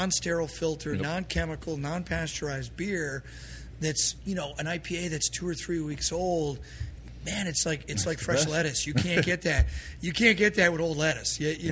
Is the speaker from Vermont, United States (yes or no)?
yes; Vermont, United States; I grew up in Vermont. Vermont's a beautiful place.